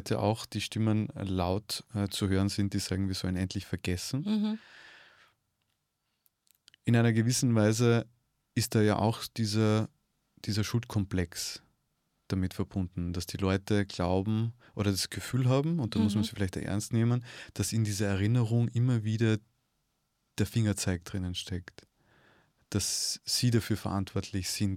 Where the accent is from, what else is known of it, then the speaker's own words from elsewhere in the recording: Tyrol, Austria; born there; gebürtiger Tiroler